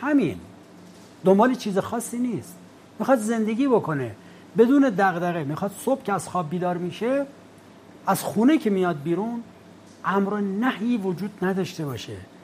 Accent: Iran; من به عنوان یک ایرانی هر جای دنیا که میرم

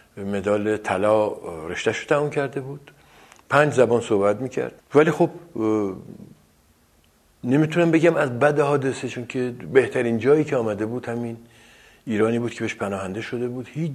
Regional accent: Rasht, Gilan, Iran; من اونجا به دنیا اومدم. من تنها فرزند پدر و مادرم هستم، بچه های دیگه نمیموندن و تا وقتی که پدرم زنده بود در همون رشت زندگی کردیم. بنابراین من یک ترکیب خیلی عجیب و غریبی هستم از ترک و رشتی

